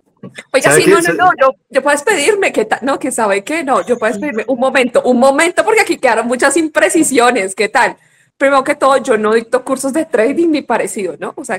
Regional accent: Bogotá, Colombia; De Huala, Cundinamarca, 6 horitas de aquí. Pues yo soy bogotana, mi familia es de Huala, Cundinamarca.

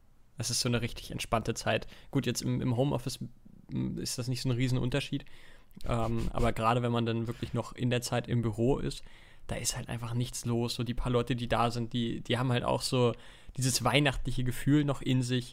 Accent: Schleswig-Holstein, Germany; Ich komme aus Schleswig-Holstein, da wird nichts gefeiert.

